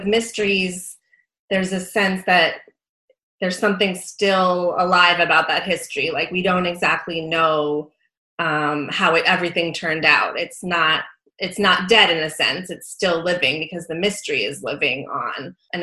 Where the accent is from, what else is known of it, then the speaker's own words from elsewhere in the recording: New Hampshire, United States; I grew up in New Hampshire. My dad was a history teacher at Phillips Exeter Academy, where I went to school.